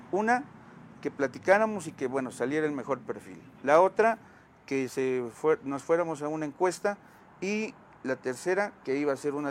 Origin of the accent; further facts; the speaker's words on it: Acatzingo, Puebla, Mexico; Amo mi tierra de Acaxingo y no es rollo